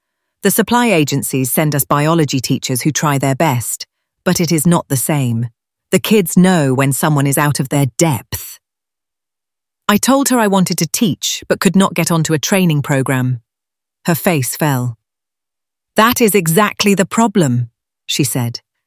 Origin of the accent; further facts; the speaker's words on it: Woolwich, London, United Kingdom; I have always believed that physics can change lives. Growing up in Woolwich, watching my mum work two jobs to keep us going